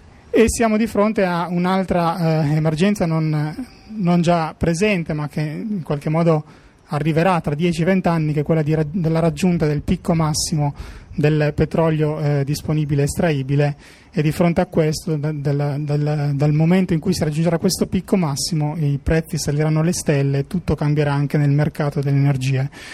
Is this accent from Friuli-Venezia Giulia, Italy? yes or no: yes; Trieste, Friuli-Venezia Giulia, Italy; vengo da Trieste, lavoro alla Sissa, sono un fisico di formazione